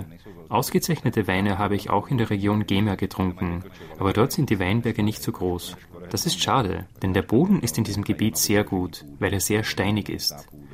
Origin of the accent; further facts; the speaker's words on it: Prague, Czechia; Das ist in Tschechien nicht so, oder zumindest in Prag nicht, wo ich herkomme.